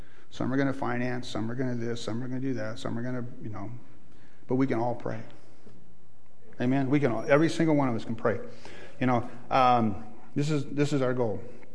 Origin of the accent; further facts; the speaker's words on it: Oregon, United States; I don't like to tell people I'm from Oregon.